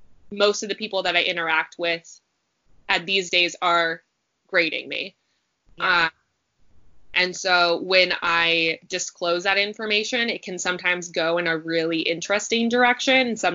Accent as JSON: {"language": "English", "town": "San Diego", "region": "California", "country": "United States", "tie": "born or raised there", "lives_now": "St. Louis, United States", "said": "I grew up in San Diego, California, and ended up going to Berkeley for undergrad. So I spent a lot of time in California in my youth, and now I've since moved to Missouri, which is I live in St. Louis"}